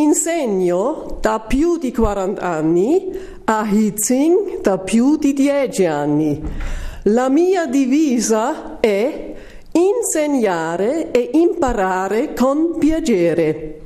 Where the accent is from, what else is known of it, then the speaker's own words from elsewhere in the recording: Schärding, Upper Austria, Austria; born there; Italian is a second language; now in Vienna, Austria; sono austriaca, nata a Scherding, vivo a Vienna da 1962. Ho studiato il greco antico, il latino, il portoghese e l'italiano.